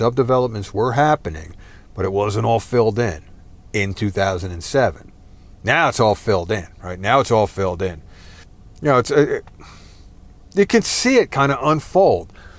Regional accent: New Jersey, United States; It actually reminds me of the flea market that I grew up with up in Jersey.

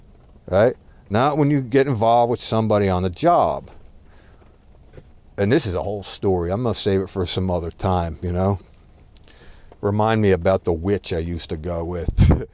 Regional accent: United States; My mother's not, so I'm just American, you know, I'm American

